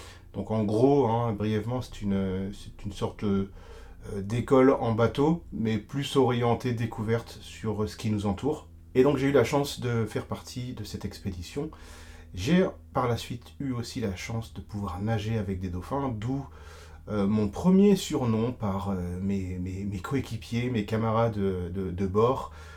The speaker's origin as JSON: {"language": "French", "town": "Rouen", "region": "Normandy", "country": "France", "tie": "born or raised there", "also_born_or_lived": "Le Havre / Paris", "said": "J'ai fait mes premiers pas en maternelle ainsi que mon CP au Havre. Ensuite, je suis allé m'installer à Rouen, où j'ai fait ma primaire ainsi que tout mon collège. Puis je suis allé à Paris, la capitale."}